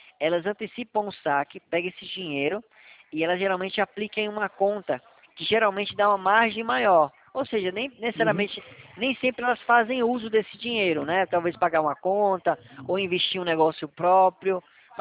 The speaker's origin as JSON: {"language": "Portuguese", "region": "Northeast Region", "country": "Brazil", "tie": "born or raised there", "said": "é da minha terra lá, Nordeste, Nordeste"}